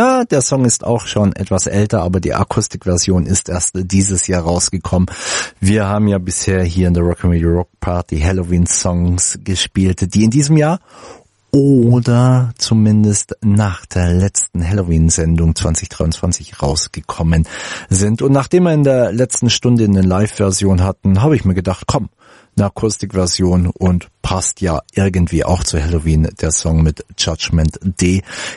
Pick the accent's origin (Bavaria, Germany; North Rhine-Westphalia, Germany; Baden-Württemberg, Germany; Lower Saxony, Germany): Bavaria, Germany; Okay, außer hier bei uns in Bayern. Wir Franken gehören ja dazu, Bayern dazu.